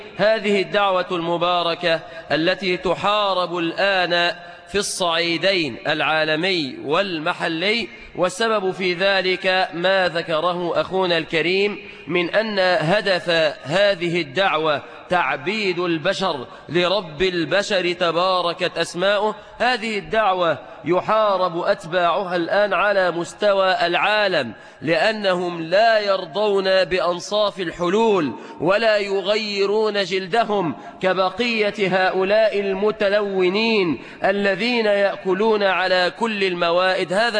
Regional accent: Egypt; في بلادنا مصر الإسلامية،

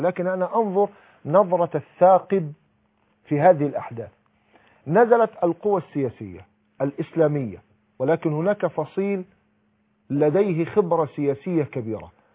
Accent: Egypt; وفي بلادنا مصر خاصة

